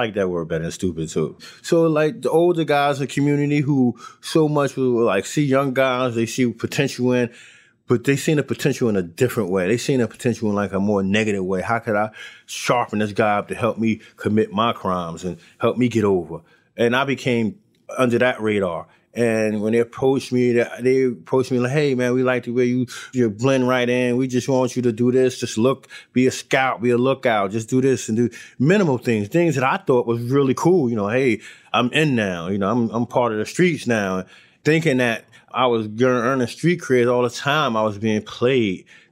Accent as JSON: {"language": "English", "town": "Newark", "region": "New Jersey", "country": "United States", "tie": "born or raised there", "said": "Yes, I grew up in Newark."}